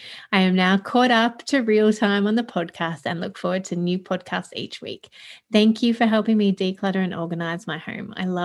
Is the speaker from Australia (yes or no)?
yes; New South Wales, Australia; from New South Wales, Australia.